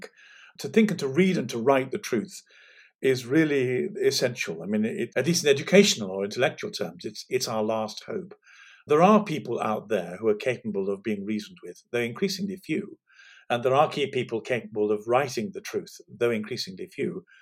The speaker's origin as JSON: {"language": "English", "region": "England", "country": "United Kingdom", "said": "But we are English and this is our country and we shouldn't have to be described as fascists."}